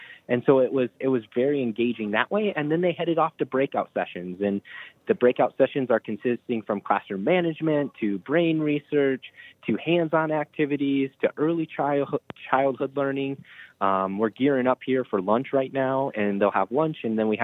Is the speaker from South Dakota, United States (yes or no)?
yes; Marion, South Dakota, United States; Yeah, you know, I grew up in Marion, South Dakota, and so a small school, K-12 altogether.